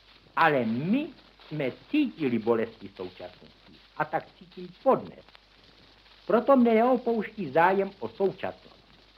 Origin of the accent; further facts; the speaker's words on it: Prague, Czechia; Jsem rodilý Pražan. Nikdy jsem nežil na venkově. Neměl jsem tedy vztahu k půdě. Od nejútlejšího dětství jsem chodil po pražských ulicích